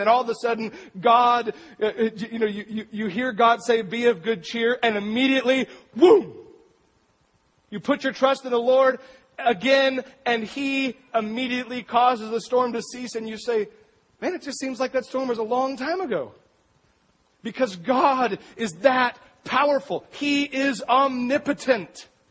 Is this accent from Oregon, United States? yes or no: yes; Astoria, Oregon, United States; I grew up in Astoria, Oregon, and out on the jetty, it's an amazing thing to watch a storm.